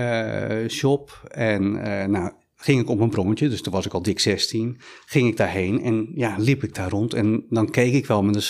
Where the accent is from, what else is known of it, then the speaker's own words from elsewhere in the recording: Rotterdam, South Holland, Netherlands; Ja, ik ben in Rotterdam opgegroeid, inderdaad. Geboren tot mijn 21ste in Rotterdam gewoond.